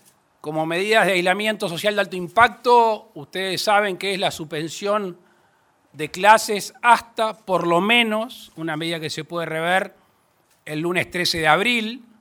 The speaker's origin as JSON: {"language": "Spanish", "country": "Uruguay", "said": "como padre de familia, como uruguayo"}